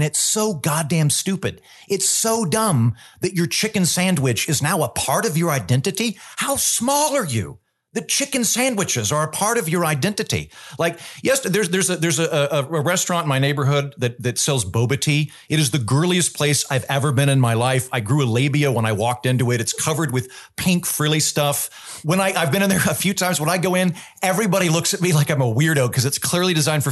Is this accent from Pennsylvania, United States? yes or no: no; Cincinnati, Ohio, United States; I'm a Methodist and I'm Irish and I'm a Cincinnatian and I'm a Democrat.